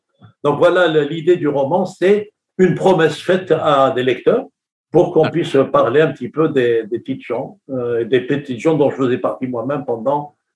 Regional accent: Kabylie, Algeria; parce que moi, je suis de la Kabylie, donc j'ai une sensibilité géographique, une sensibilité climatique, une sensibilité topographique.

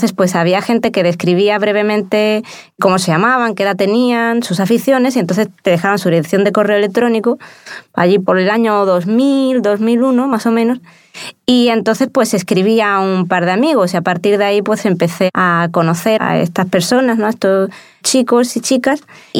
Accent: Cádiz, Andalusia, Spain; pues soy de Cádiz y en Cádiz hay regatas cada 4 años porque es una ciudad portuaria.

